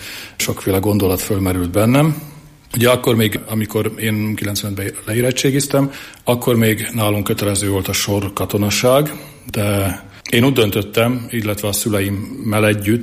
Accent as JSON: {"language": "Hungarian", "town": "Nitra", "region": "Nitra Region", "country": "Slovakia", "tie": "born or raised there", "said": "én pedig maradtam otthon Nyitrán, és ott kezdtem el középiskolába járni"}